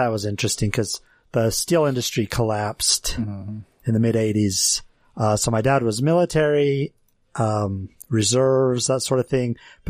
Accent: Pocatello, Idaho, United States; born there; I was born in Pocatello.

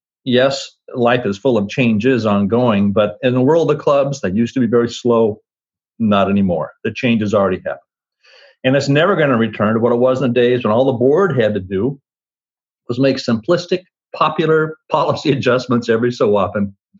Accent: Twin Falls, Idaho, United States; When I was a kid growing up in Twin Falls, Idaho, my mother, when I was a young kid, she pointed at me.

